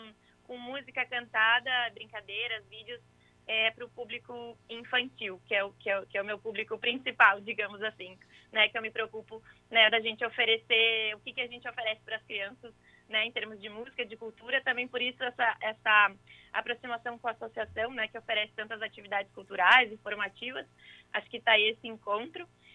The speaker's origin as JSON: {"language": "Portuguese", "town": "Porto Alegre", "region": "Rio Grande do Sul", "country": "Brazil", "said": "sou aqui de Porto Alegre."}